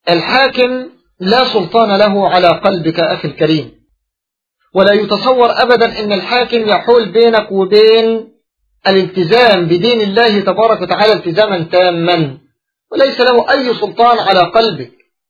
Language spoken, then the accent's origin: Arabic; Egypt; ثم تمشي كما يقال عندنا في مصر 8 إلى ربع